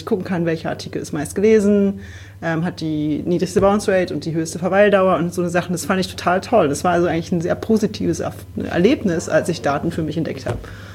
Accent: Berlin, Germany; Ich bin Berlinerin, Marketing-Expertin, 10 Jahre Berufserfahrung inzwischen

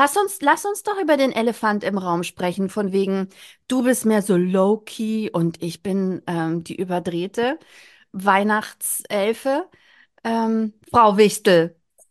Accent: Bavaria, Germany; ich bin ja aus Bayern. Ich bin aus Bayern

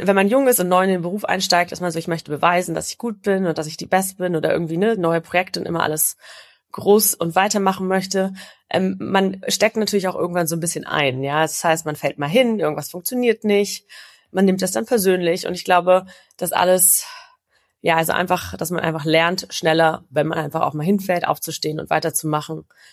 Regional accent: Berlin, Germany; ich bin aus Berlin.

